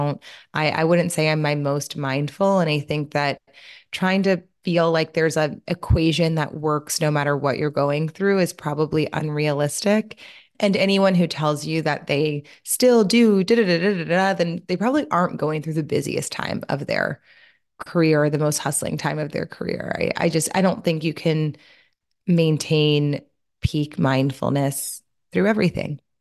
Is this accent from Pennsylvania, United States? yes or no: no; Louisiana, United States; I'm from Louisiana. So my mom does a lobster boil and we cover the table in paper